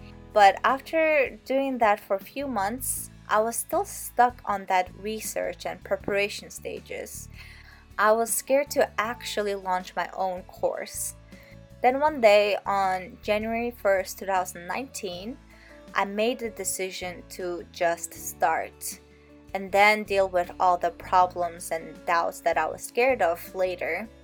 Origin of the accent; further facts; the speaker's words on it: Mongolia; and of course my home country, Mongolia.